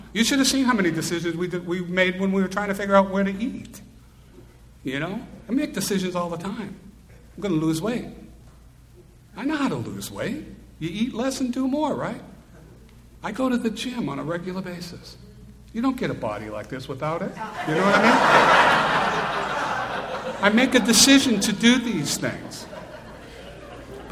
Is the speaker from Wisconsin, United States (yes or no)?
no; Lynn, Massachusetts, United States; born there; But I was born in Lynn, and in Lynn, Massachusetts